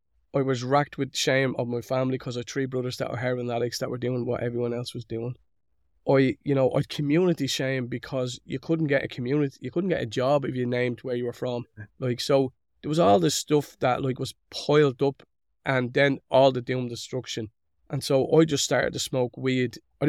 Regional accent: Dublin, Leinster, Ireland; we grew up in Dublin in a little family. We had 10 boys and 4 girls, and I was second last on the food chain.

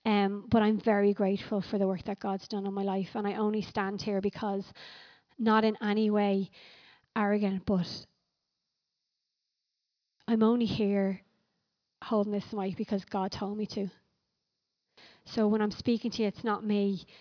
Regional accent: Ireland; Well, maybe not as Irish people. We're kind of like, oh yeah, like, yeah, you know, I'm okay.

